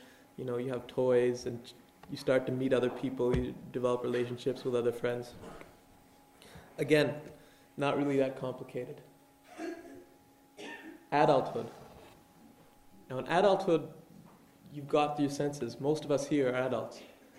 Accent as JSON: {"language": "English", "town": "Toronto", "region": "Ontario", "country": "Canada", "said": "I'm from Toronto. I'm still a student"}